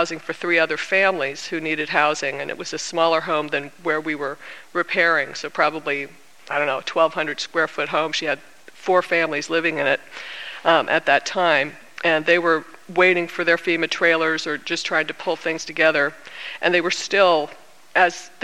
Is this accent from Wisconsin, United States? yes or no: no; Virginia, United States; moved away; I'm a member at Epworth here. A lot of you may not know that I'm actually from Virginia, so I'm a native Southerner, sort of, but I've been out here for longer than I lived there.